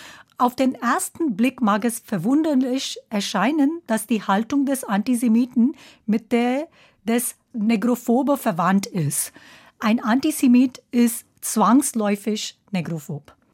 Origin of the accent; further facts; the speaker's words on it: India; first language Hindi; German is a second language; Meine erste Sprache ist Hindi. Und auf Hindi, das Wort für gestern ist dasselbe wie das Wort für morgen.